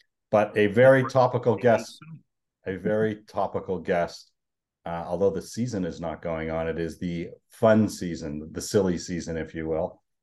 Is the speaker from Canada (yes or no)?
yes; Toronto, Ontario, Canada; growing up in Toronto as a Blue Jay fan